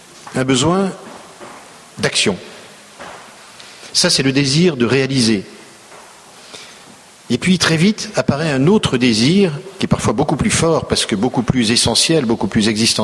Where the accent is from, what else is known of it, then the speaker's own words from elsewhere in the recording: Auvergne-Rhône-Alpes, France; je viens de Haute-Savoie